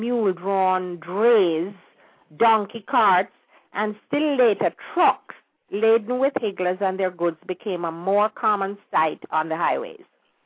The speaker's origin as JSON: {"language": "English", "country": "Jamaica", "tie": "born or raised there", "moved": "yes", "said": "we are mostly oldies in the diaspora who have fond memories of growing up in Jamaica in the early days before independence."}